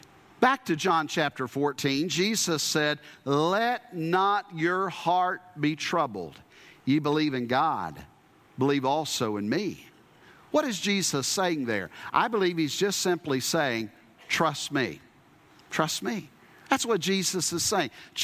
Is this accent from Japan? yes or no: yes; Japan; I saw those conversions firsthand growing up in Japan and watching how Japanese people would worship idols.